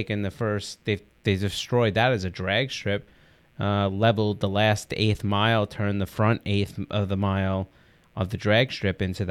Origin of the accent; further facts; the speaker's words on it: Long Island, New York, United States; like, we're from Long Island, for those that are listening, whatever.